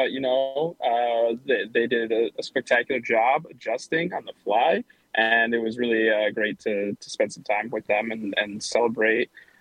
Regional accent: Wisconsin, United States; And so that was kind of people's faces would light up when they heard that we're from Wisconsin

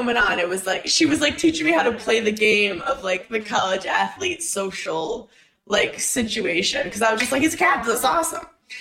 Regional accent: Brooklyn, New York, United States; because I'm not familiar with hockey guys. I'm from Brooklyn, New York.

